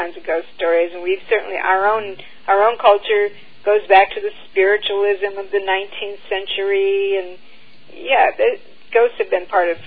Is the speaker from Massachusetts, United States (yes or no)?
no; Ann Arbor, Michigan, United States; I'm from Ann Arbor.